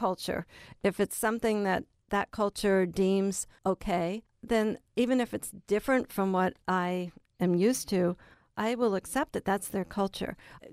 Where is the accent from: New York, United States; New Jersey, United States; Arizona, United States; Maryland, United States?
Maryland, United States; also born or lived in Washington, D.C. / New Orleans; I was born in Washington, D.C., grew up in Maryland, and then moved to New Orleans.